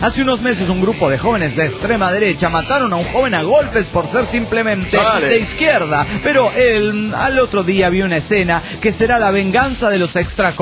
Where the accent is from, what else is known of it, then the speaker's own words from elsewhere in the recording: Bolivia; now in Switzerland; una boliviana perdida en Suiza.